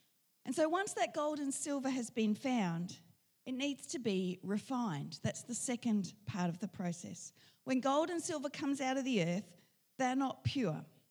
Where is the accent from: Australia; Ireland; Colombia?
Australia; Northern Territory; I grew up in the Northern Territory, and we went on a lot of camping trips.